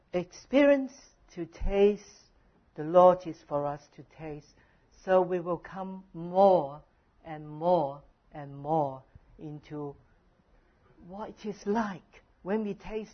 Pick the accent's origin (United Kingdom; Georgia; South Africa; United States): United Kingdom; See, I come from England. We have some lovely food you haven't tasted before.